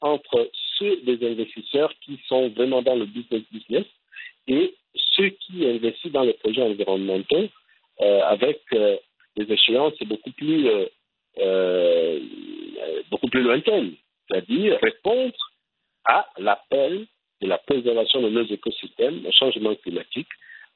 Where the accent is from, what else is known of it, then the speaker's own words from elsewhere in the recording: Libreville, Estuaire, Gabon; je suis de Libreville, on a une décharge à ciel ouvert